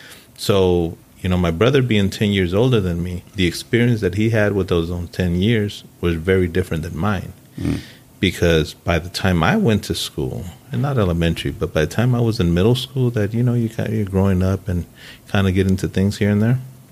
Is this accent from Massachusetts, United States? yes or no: no; Los Angeles, California, United States; also born or lived in Michoacán, Mexico; Born in Michoacán, Mexico, and when I was about 4 years old, my entire family immigrated to the United States, and we ended up in South Los Angeles.